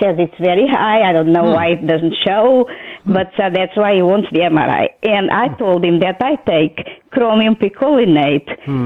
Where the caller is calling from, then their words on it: Connecticut, United States; from Connecticut.